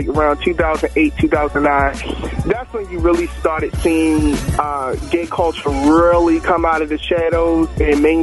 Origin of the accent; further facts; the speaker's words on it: Baltimore, Maryland, United States; You know, I'm from West Baltimore, born and raised at the end of the day.